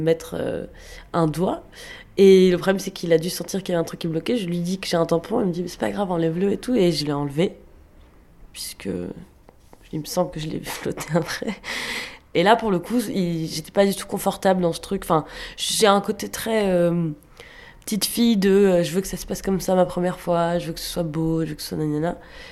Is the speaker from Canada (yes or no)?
no; Biarritz, Nouvelle-Aquitaine, France; Moi, je viens de Biarritz, où il y a beaucoup, beaucoup de touristes qui viennent